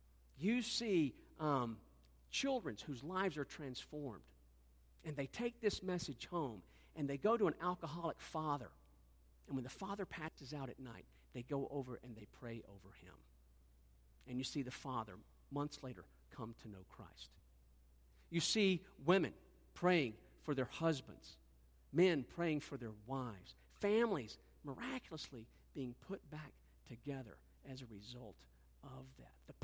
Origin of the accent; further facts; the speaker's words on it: Nashville, Tennessee, United States; also born or lived in Colorado Springs, United States; now in Zeeland, United States; I live in Zeeland, Michigan. I was raised in Nashville, Tennessee, lived a big chunk of my life in Colorado Springs, Colorado, and then I moved to Zeeland.